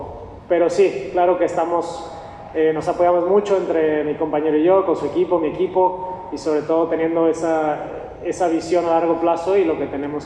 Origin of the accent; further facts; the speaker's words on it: Mexico; tenemos un gran cariño entre nosotros como jugadores mexicanos